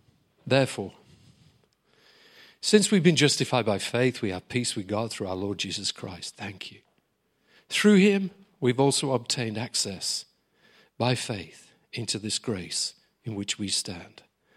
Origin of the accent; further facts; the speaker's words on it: England, United Kingdom; Buck is American, I'm English.